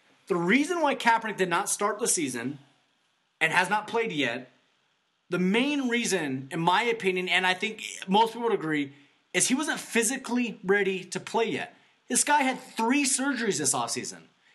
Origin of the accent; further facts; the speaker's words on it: New Mexico, United States; Yeah, well, plus we're from New Mexico.